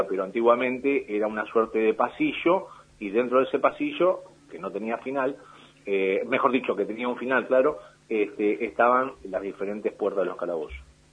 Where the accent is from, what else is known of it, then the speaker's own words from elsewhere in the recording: Buenos Aires, Argentina; yo soy nacido y criado en Capital Federal.